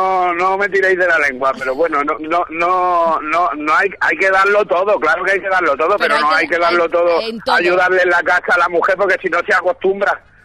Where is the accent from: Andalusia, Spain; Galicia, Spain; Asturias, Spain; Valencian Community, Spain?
Andalusia, Spain; Peñaflor; un beso muy fuerte a Peña Flor, Sevilla, que es mi tierra.